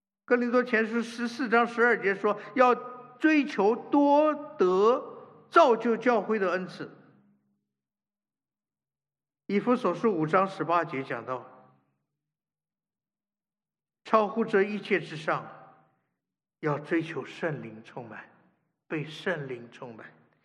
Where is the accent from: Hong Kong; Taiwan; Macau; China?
Taiwan; 我从台湾来，我在台湾住了很长一段时间，我很关心，我很爱台湾。